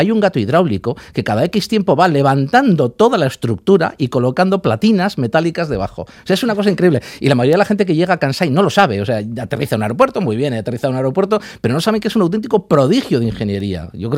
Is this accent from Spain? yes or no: yes; Bilbao, Basque Country, Spain; para los que somos de Bilbao